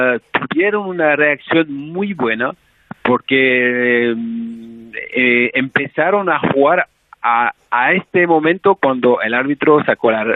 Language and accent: Spanish; France; Spanish is a second language; eso en Francia ya lo sabemos todos